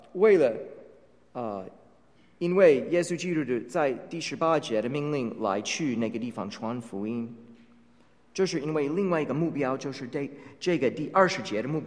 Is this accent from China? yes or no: no; United States; Chinese is a second language; now in Taiwan; 我住在台湾一共17年，从1992年到今年夏天的时候，台湾是我的家。所以如果别人问我你是从哪里来的，我没有说我是从美国来的，我现在说我是从台湾来的